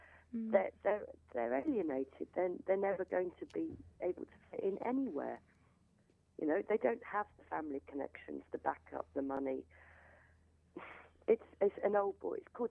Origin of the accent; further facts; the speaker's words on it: Slough, South East England, United Kingdom; I grew up in Slough, and that is the big town nearby.